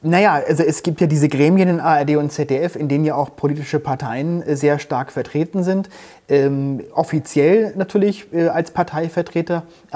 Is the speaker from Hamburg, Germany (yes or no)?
yes; Hamburg, Germany; ich komme aus Hamburg, wie gesagt